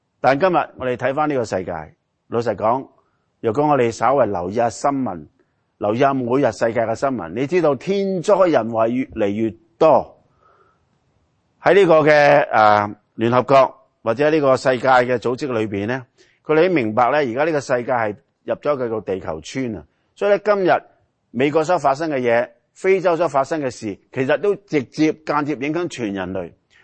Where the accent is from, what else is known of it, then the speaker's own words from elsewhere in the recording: Hong Kong; 我们来自香港都知道，不知道为什么政府和人民、警察和平民那个冲突越来越厉害